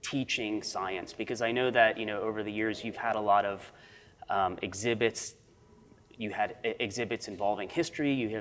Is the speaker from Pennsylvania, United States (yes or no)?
yes; Philadelphia, Pennsylvania, United States; And you know, I grew up in Philadelphia. We had the Franklin Institute